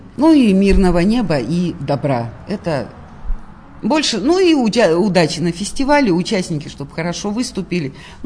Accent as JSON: {"language": "Russian", "town": "Yekaterinburg", "region": "Sverdlovsk Oblast", "country": "Russia", "said": "я поэт из Екатеринбурга"}